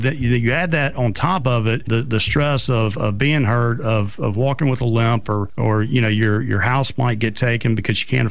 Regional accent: Mobile, Alabama, United States; You know, I grew up here in Mobile. And, I'm a conservative person

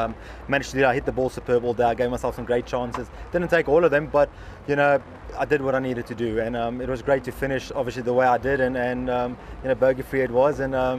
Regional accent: South Africa; This is that one event that, as a South African, you want to win Africa's major for a reason.

